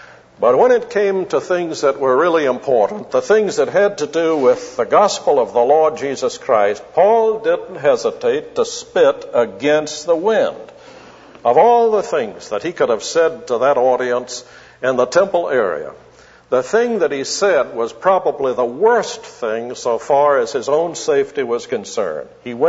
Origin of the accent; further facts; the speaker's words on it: Alabama, United States; I grew up also in Alabama as a little boy, and I can still remember going in public places and seeing spittoons too.